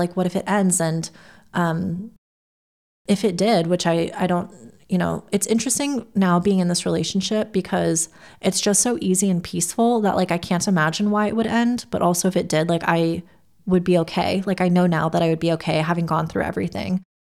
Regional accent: United States; now in United Kingdom; Like, I'm in Scotland, but I'm American, obviously.

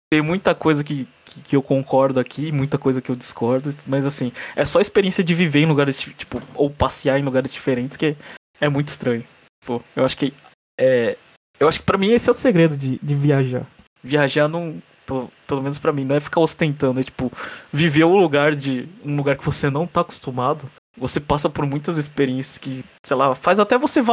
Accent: Brazil; now in Japan; apesar de morar no Japão, eu sou estrangeiro aqui.

